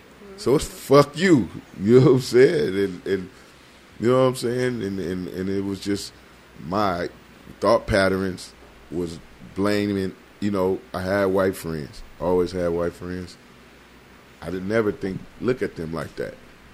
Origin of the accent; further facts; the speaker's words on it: Oakland, California, United States; well, I come from Oakland, California. You know what I'm saying? The birth of the Panthers and stuff like that.